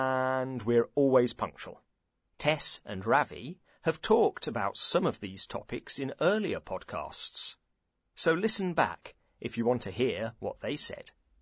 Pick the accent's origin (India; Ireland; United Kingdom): United Kingdom; But maybe that's because we're British.